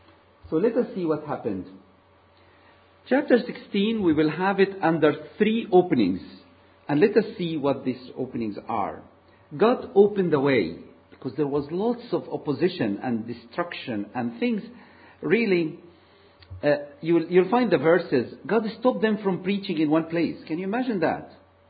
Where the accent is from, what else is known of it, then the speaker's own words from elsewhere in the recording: East Kilbride, Scotland, United Kingdom; As you can guess from my accent, I'm not born in Glasgow. I'm from East Kilbride, actually.